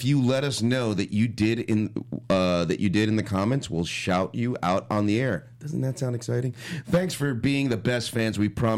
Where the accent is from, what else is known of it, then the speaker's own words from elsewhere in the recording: Queens, New York, United States; now in Hollywood, United States; I grew up in Queens, New York, man. Yeah, we had a lot of walking around, you know. I live in Hollywood, too.